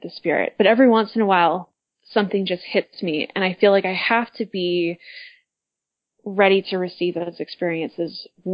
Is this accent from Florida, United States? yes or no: no; Genola, Utah, United States; I grew up in Genola, and we have a woman that lives out there who is really obsessed with the Martin and Willie Handcart companies.